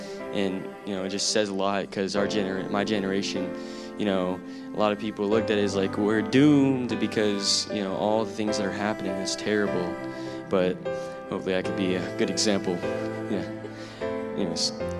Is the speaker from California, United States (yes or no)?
yes; California, United States; we come from California every year for this great, amazing conference.